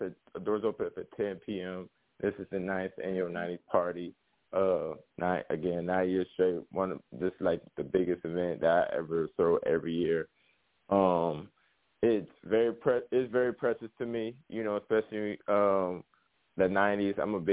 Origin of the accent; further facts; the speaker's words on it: Kansas City, United States; also born or lived in Chicago; I was born in Chicago, right? You know, raised here in Kansas City.